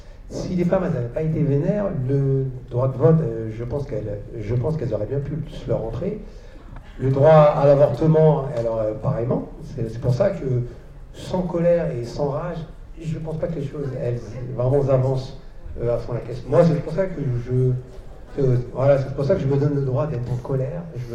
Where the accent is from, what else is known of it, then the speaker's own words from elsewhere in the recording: France; also born or lived in Australia; Sois discret, alors que je suis chez moi en France.